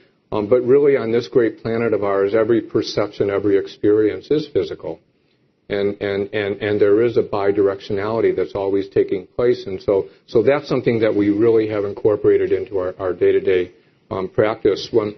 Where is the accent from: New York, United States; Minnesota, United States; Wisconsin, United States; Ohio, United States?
New York, United States; they knew I was from New York and that I was very interested in tennis.